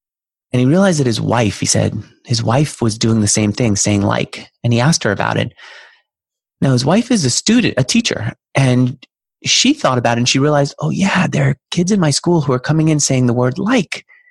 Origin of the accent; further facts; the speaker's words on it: New York, United States; And so I grew up in New York.